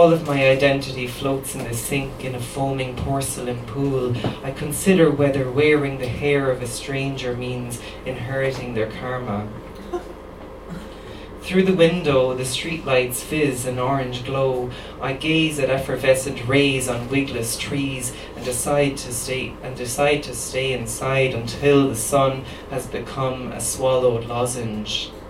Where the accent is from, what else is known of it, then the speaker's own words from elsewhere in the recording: Ireland; growing up in Ireland and being a little queen. I was born May 6th, 1992.